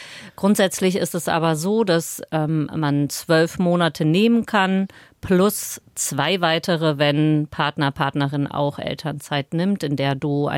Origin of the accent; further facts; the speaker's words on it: Portugal; now in Germany; Ich bin ja Portugiesin und weiß zum Beispiel in Portugal, dass da ganz viele schon nach 8 Wochen wieder arbeiten gehen